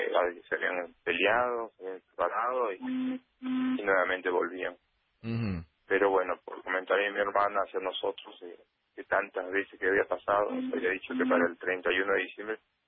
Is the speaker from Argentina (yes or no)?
yes; La Plata, Buenos Aires Province, Argentina; Nosotros somos de La Plata, pero trabajamos en Capital.